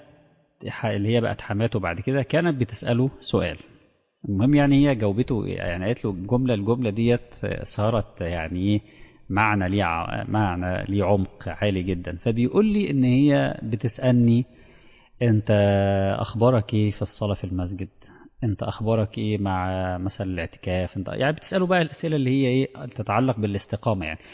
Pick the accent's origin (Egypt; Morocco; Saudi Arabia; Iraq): Egypt; احنا عندنا في مصر